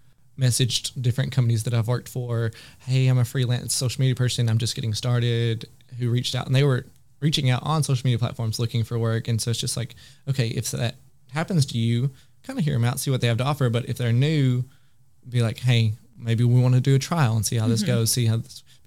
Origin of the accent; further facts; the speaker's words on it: the South, United States; I'm from the South. I say y'all a lot.